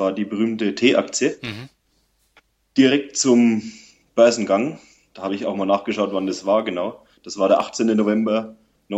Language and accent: German; Bavaria, Germany; Ich komme aus Unterfranken.